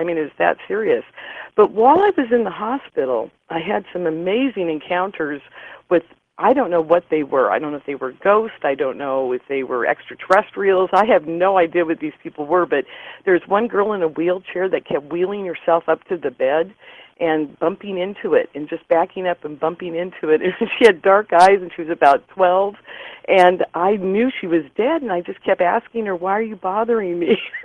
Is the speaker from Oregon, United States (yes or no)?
yes; Portland, Oregon, United States; I grew up in Portland, Oregon.